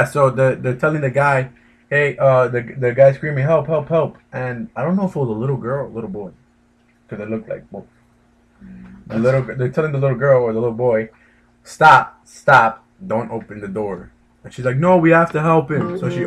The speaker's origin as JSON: {"language": "English", "country": "United States", "said": "I love America. I'm American."}